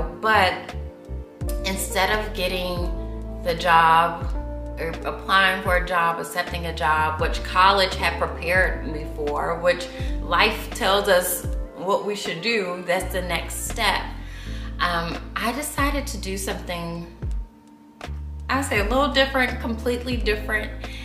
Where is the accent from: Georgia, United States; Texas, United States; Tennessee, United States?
Georgia, United States; Atlanta; So I'm from Atlanta. I went to the University of Georgia, and when I was a student, I had the opportunity to go on a study abroad trip to Ghana.